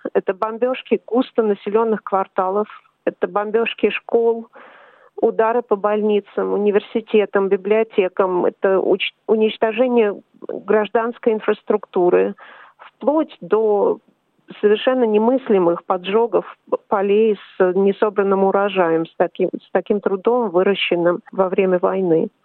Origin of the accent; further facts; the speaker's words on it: Moscow, Russia; moved away as an adult; now in Canberra, Australia; Я родилась и выросла в Москве. училась в Московском государственном университете. Сюда, в Австралию, приехала в аспирантуру, учиться в аспирантуре в 1996 году.